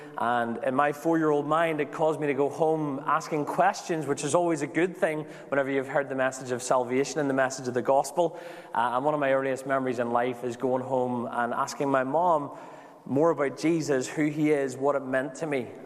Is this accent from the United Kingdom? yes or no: yes; London, United Kingdom; moved away; And I came across from London, England, over 4,000 miles apart.